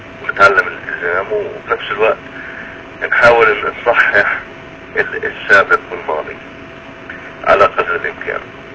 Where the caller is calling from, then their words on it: United States; انا بتكلم معك من امريكا.